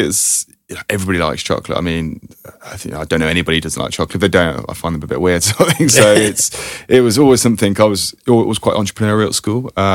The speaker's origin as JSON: {"language": "English", "town": "Birmingham", "region": "West Midlands", "country": "United Kingdom", "tie": "born or raised there", "said": "So I grew up in Birmingham."}